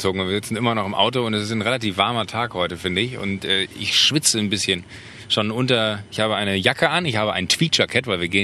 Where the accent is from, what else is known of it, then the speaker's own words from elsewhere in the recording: Mönchengladbach, North Rhine-Westphalia, Germany; Ich bin aus Mönchengladbach und da gibt es auch eine Trabrennbahn. Da bin ich quasi groß geworden.